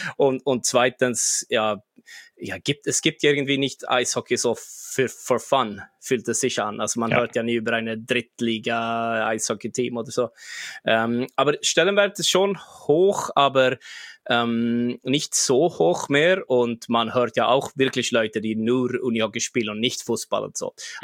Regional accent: Jönköping, Jönköping County, Sweden; Ich bin aufgewachsen in der Nähe von Jönköping.

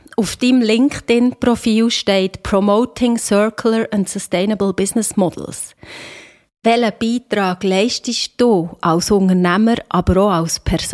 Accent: Switzerland; wir als Schweizer, wir haben ja immer das Gefühl, wir seien die wahnsinnig grossen Recycling-Weltmeister.

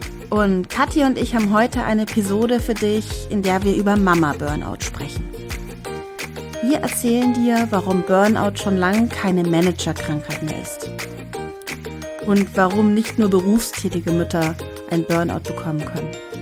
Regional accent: West Germany, Germany; ich bin in Westdeutschland groß geworden

